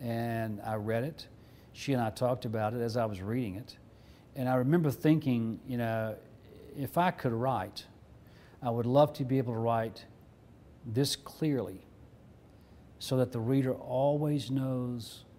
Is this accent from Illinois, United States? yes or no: no; Mississippi, United States; Growing up in Mississippi, I think there's a state law that you have to read Faulkner